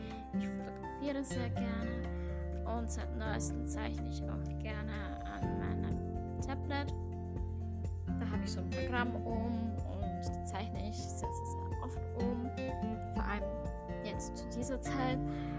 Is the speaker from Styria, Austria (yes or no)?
yes; Styria, Austria; Und ich komme aus der Südoststeiermark.